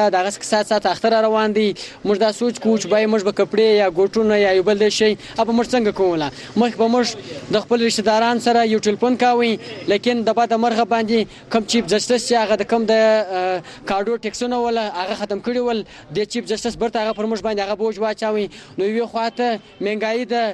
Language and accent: Pashto; Chaman, Balochistan, Pakistan; زه د چمن یو هم شیریم.